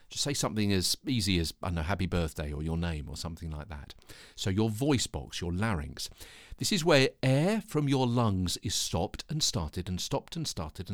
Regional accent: London, United Kingdom; from London.

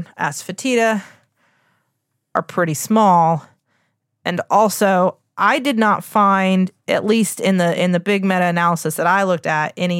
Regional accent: West Virginia, United States; I'm from West Virginia, the home of pepperoni rolls.

